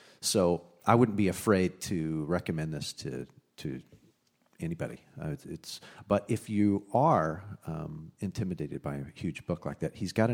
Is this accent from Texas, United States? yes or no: yes; Texas, United States; I grew up in the Bible Belt of Texas, and there's a good reason that it's called the Bible Belt, because everybody down there believes that the Bible is true.